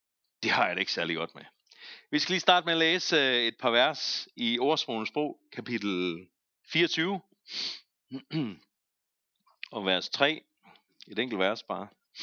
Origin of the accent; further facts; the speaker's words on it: Zealand, Denmark; jeg er også en form for indvandrer til det her område. Jeg kommer fra et andet sted i landet, jeg kommer fra Sjælland.